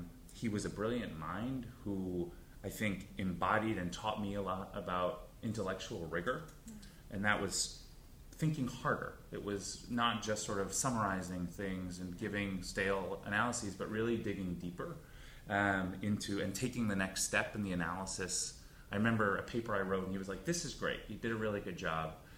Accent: New York City, New York, United States; I grew up in New York City. My mother was a community organizer.

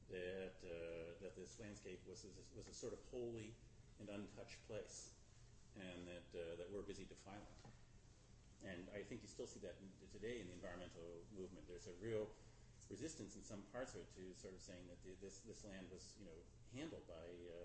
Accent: Pacific Northwest, United States; I grew up in the Northwest, and you know, we were always taught, you know, tall trees, silent, and so forth.

